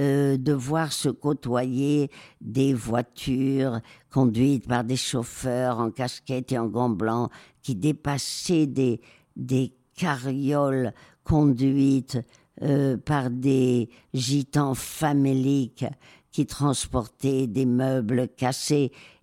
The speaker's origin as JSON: {"language": "French", "town": "Madrid", "region": "Community of Madrid", "country": "Spain", "tie": "born or raised there", "said": "mon enfance à Madrid."}